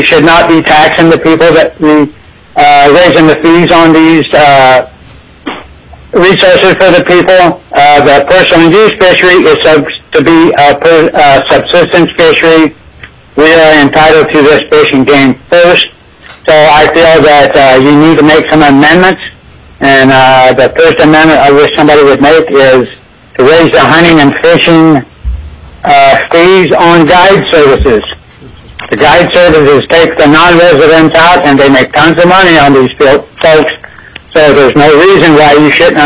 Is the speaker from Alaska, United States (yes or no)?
yes; Kasilof, Alaska, United States; I'm representing myself from Kosilov, Alaska.